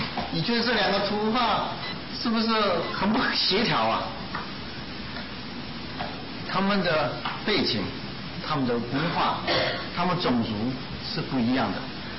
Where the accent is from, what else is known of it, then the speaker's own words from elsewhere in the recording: China; 就像早期我们中国人认为这个洋人不是人